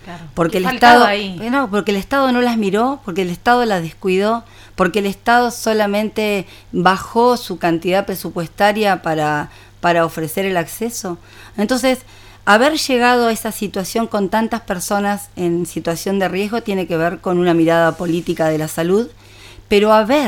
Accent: Argentina; así que como argentina agradecer que esté

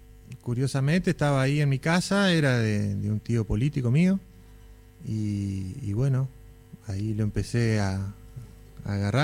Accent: Aranguren, Entre Ríos, Argentina; sí, es un pueblo chico, digamos, de alrededor de 2.000 habitantes, 2.000 y pico.

